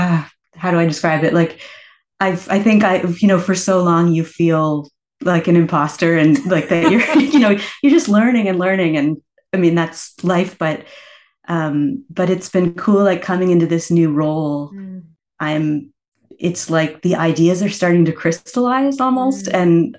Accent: Halifax, Nova Scotia, Canada; Growing up, when we were growing up in Halifax, it was the Halifax City Schools Music Department.

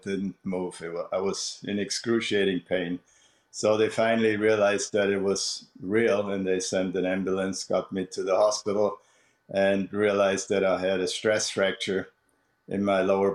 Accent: Bavaria, Germany; I grew up near Munich. This is about an hour away from where I grew up.

